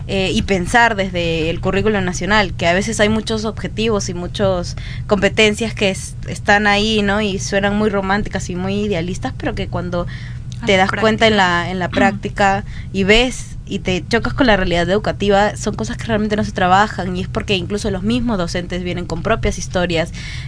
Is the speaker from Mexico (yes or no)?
no; Peru; y sí, soy peruano porque